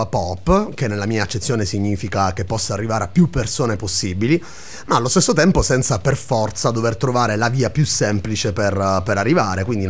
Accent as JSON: {"language": "Italian", "town": "Catania", "region": "Sicily", "country": "Italy", "tie": "born or raised there", "accent": "Catanese", "lives_now": "Rome, Italy", "said": "per quanto sia nato a Milano e cresciuto per i primi anni lì, mi sento a tutti gli effetti sicilianissimo e catanese, come si sente anche dal mio accento."}